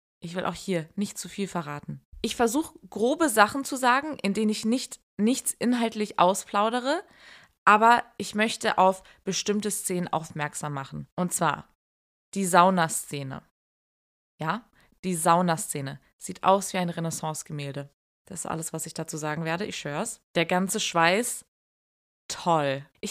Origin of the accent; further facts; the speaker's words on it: Hamburg, Germany; Also erst einmal komme ich aus Hamburg, ja? Ich komme aus Hamburg. Moin. Und ich rede wie ein Hafenkapitän